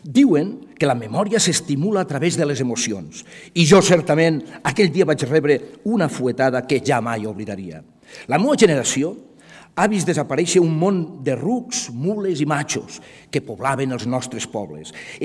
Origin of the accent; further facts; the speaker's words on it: Móra la Nova, Catalonia, Spain; born there; en realitat vaig néixer aquí a Móra-la-Nova, vaig néixer a la clínica escolar, al carrer de l'Hostal